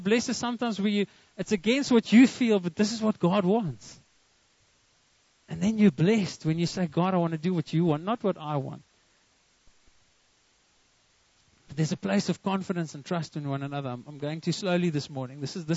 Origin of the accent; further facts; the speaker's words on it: Free State, South Africa; We come from the Eastern Free State and we don't want to go to Bloemfontein.